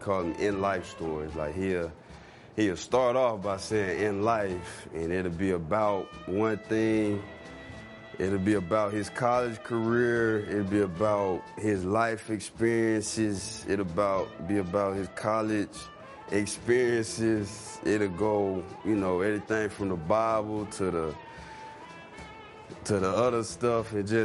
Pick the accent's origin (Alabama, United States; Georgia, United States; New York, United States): Alabama, United States; Huntsville; Well, I grew up in Huntsville, Alabama, so Robert Mathis of the Indianapolis Colts.